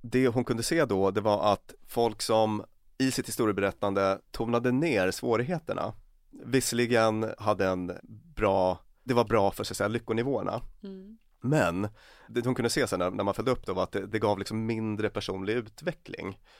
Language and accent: Swedish; Luleå, Norrbotten County, Sweden; born there; Jag föddes i Luleå i och för sig.